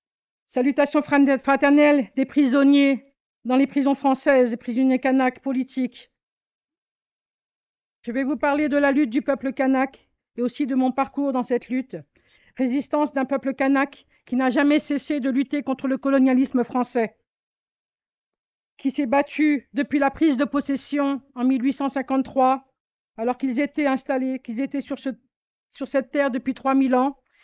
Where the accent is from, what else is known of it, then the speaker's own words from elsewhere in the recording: Kabylie, Algeria; now in New Caledonia; l'insurrection kabyle, mon pays d'origine